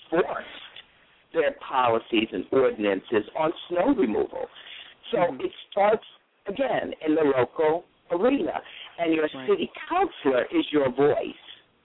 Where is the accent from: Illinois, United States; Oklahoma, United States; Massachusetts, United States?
Massachusetts, United States; Boston; I am a Bostonian, born, educated, the whole realm, and I've watched my city change